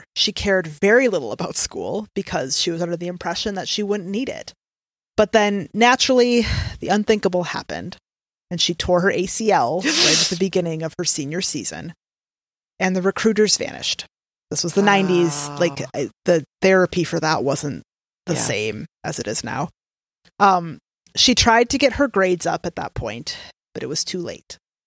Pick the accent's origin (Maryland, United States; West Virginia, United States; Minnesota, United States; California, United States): Minnesota, United States; I'm just, you know, we're from Minnesota. We do the best we can.